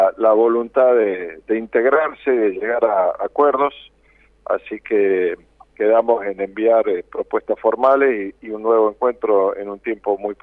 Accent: Argentina

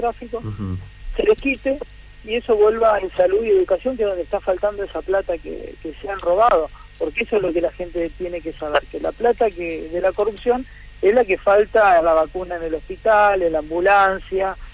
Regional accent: Seguí, Entre Ríos, Argentina; also born or lived in Rosario; Soy oriundo de Seguí, de la localidad de Seguí. Me dediqué a la televisión, a la radio, a los medios de comunicación, gran parte del tiempo. Me fui a Rosario, donde viví 15 años

